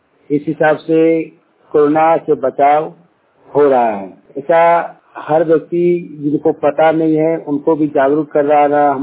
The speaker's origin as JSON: {"language": "Hindi", "town": "Kasma", "region": "Jharkhand", "country": "India", "said": "ग्राम कसमा छत्तीस, पंचायत कसमा, जिला बोकारो, राज्य झारखंड का निवासी हूँ।"}